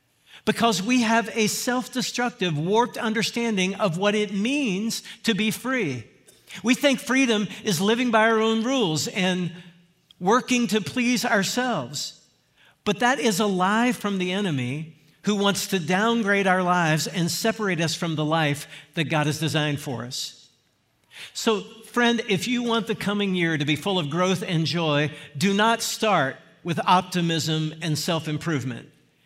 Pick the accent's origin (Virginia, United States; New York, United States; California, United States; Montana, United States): Virginia, United States; My home state is Virginia